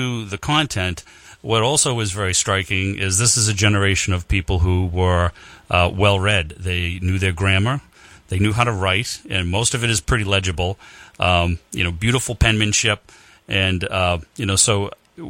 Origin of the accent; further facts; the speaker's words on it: Dorchester, Massachusetts, United States; he's from Dorchester, and that's where I'm from. I was a boy from Dorchester, and we don't pronounce our R's.